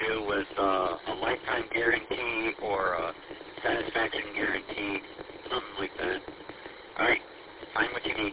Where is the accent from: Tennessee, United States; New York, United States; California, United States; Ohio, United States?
New York, United States; Buffalo; I'm from Buffalo.